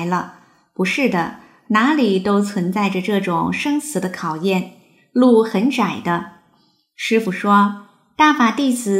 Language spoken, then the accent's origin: Chinese; China; moved away; 我自己是从大陆过来的